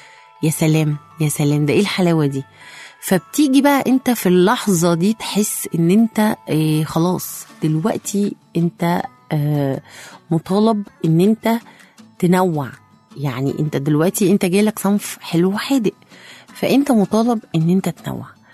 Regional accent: Egypt; احنا عارفين ان احنا كمصريين ناس اصيلة، ناس كده ولاد بلد

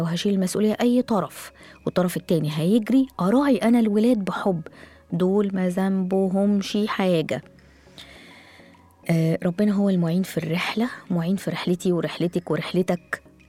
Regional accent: Egypt; وزي ما بيقولوا كده المتدارج عندنا في مصر يعني الدارج عندنا.

